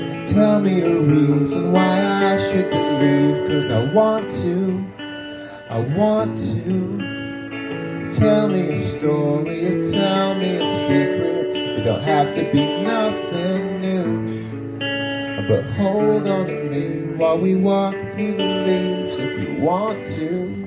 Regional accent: Michigan, United States; from Michigan. Came here just to jam for y'all.

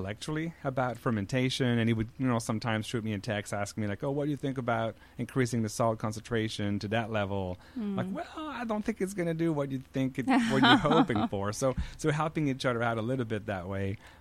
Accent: Quebec, Canada; accent: French Canadian; English is a second language; now in United States; if you picked up on the accent, I'm a French Canadian. I'm from Quebec. And we have a pretty big cheese culture there.

